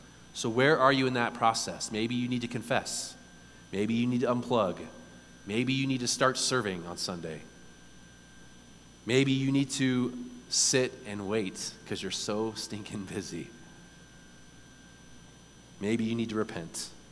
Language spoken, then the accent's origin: English; San Diego, California, United States; I'm from San Diego. Trust me, I get that as much as anybody else.